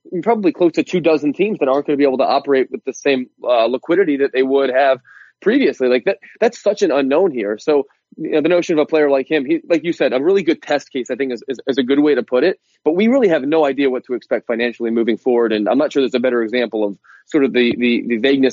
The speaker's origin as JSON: {"language": "English", "town": "Philadelphia", "region": "Pennsylvania", "country": "United States", "tie": "born or raised there", "said": "You ask almost any person my age growing up in Philadelphia, who is your favorite Philly?"}